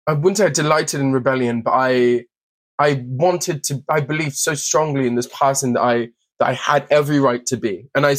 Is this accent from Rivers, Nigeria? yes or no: no; Lagos, Nigeria; I mean, Lagos is an incredible place. I grew up in Lagos, I would say. My family lived in Lagos.